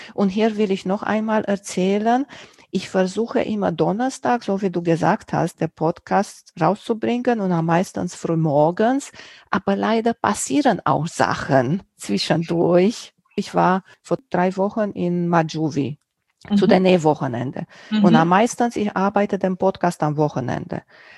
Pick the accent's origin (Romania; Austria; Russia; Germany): Romania; first language Romanian; German is a second language; Ich bin nicht der Schreiber. Auch nicht in meiner Muttersprache, in Rumänisch.